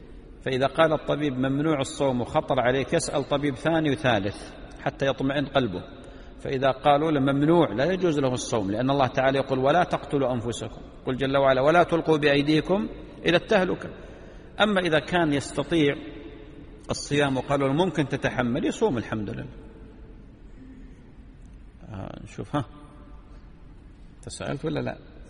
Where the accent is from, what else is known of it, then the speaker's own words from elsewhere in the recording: United Arab Emirates; عندنا في الإمارات تختلف وقتها عن السعودية